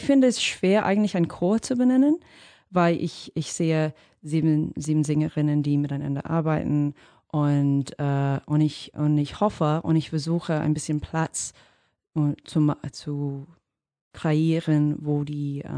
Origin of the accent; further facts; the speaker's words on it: Sydney, New South Wales, Australia; German is a second language; als Kind in der Vororten von Sydney war R&B unglaublich populär.